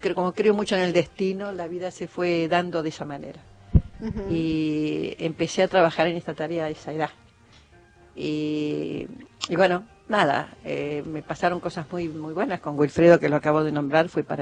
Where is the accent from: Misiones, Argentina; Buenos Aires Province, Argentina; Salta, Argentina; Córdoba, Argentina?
Buenos Aires Province, Argentina; Villa Ballester; que somos de Villa Ballester, yo siempre hablo de Villa Ballester. Y bueno, ¿dónde vivías vos? Y digo, no, vivo, porque sigo yendo, Vicente López y Chapechú, ahí en la esquina.